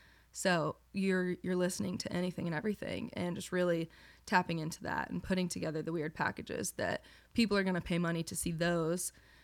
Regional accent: Arkansas, United States; I came from Arkansas. Like, this isn't supposed to be where I'm at.

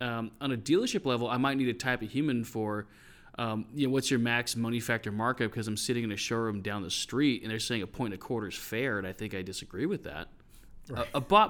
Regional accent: San Francisco, California, United States; Yeah, I'm from San Francisco.

